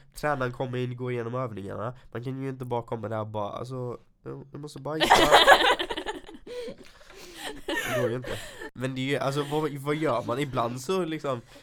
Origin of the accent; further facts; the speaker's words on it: Älmhult, Kronoberg County, Sweden; När jag bodde hemma i Älmhult. För det första så bodde vi lite utanför Älmhult.